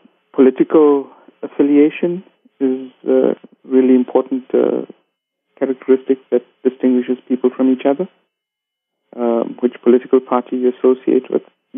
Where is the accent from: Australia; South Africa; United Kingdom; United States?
South Africa; Because my identity is not India. It is not that at all. I've never been there. My great-grandfather or grandfather was from there, and it's completely different for me. I have my origins in South Africa.